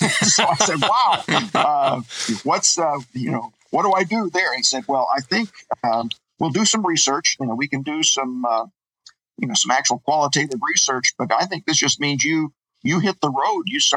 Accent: Denver, Colorado, United States; also born or lived in St. Paul, Minnesota; now in Chicago, United States; I was raised in Denver, graduated high school, went to Bethel College in St. Paul, Minnesota. And then got a job in Chicago in publishing.

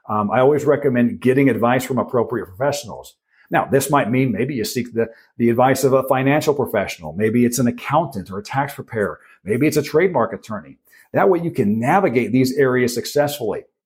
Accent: Los Angeles, California, United States; Now, while I don't live there anymore, I'm originally from Los Angeles.

